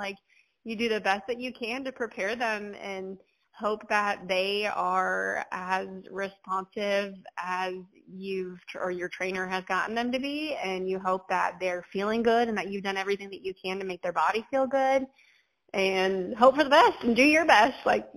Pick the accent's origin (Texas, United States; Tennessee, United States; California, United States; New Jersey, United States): California, United States; I mean, I'm from California, and people are like, why don't you go home, or why don't you want vacation?